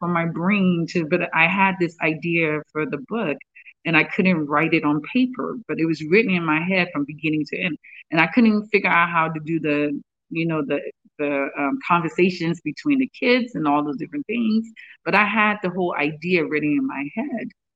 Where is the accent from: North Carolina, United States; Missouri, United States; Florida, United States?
North Carolina, United States; Raleigh; also born or lived in Monrovia, Liberia; Well, I was born in Monrovia, Liberia, and we moved to the U.S. in 1987, beginning of 1987. I was 10 years old when we moved, and grew up in Raleigh, North Carolina.